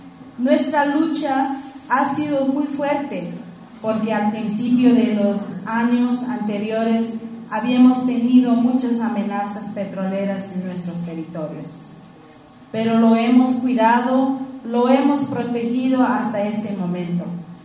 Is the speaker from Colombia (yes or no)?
no; Ecuador; Todos somos ecuatorianos y sabemos de lo que está pasando.